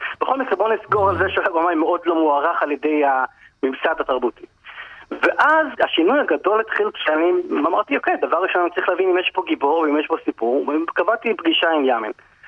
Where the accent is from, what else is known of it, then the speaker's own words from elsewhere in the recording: Tiberias, Northern District, Israel; אני גדלתי בטבריה.